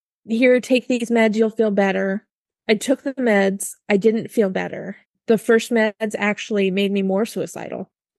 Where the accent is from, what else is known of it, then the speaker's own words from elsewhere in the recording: Wyoming, United States; moved away as an adult; also born or lived in Wisconsin; now in California, United States; No, I was actually born and raised in Wyoming. Yeah, moved to Wisconsin for about 10 years and then moved to California.